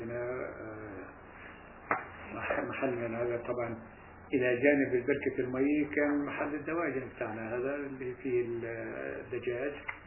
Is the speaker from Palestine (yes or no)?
yes; Palestine; moved away; إحنا بقينا في البلد إلى منتصف الليل اللي خرجنا منه نتيجة الاحتلال لما احتلوا قريتنا.